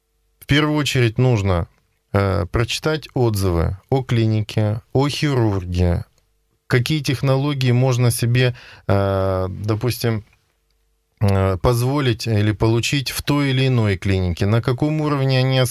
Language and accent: Russian; Sverdlovsk Oblast, Russia; now in Perm, Russia; Да, я приехал из Свердловской области